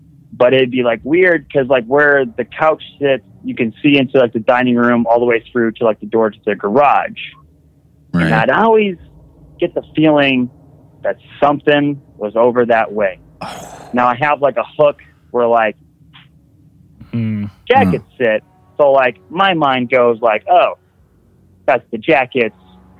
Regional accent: Wisconsin, United States; now in West Virginia, United States; I'm calling from West Virginia. I'm from Wisconsin, but I live in West Virginia for the moment.

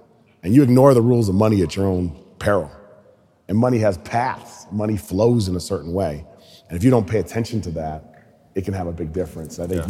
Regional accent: New England, United States; I grew up in New England, which influenced a lot.

